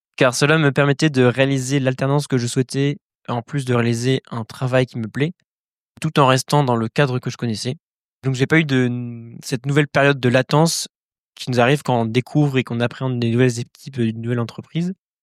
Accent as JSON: {"language": "French", "town": "Toulouse", "region": "Occitanie", "country": "France", "said": "j'ai 24 ans et je suis originaire de Toulouse."}